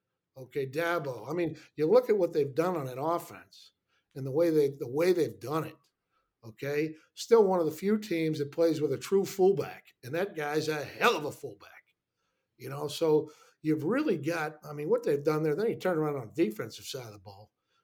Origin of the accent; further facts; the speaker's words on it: Pittsburgh, Pennsylvania, United States; And I grew up in Pittsburgh with the Pittsburgh Steelers.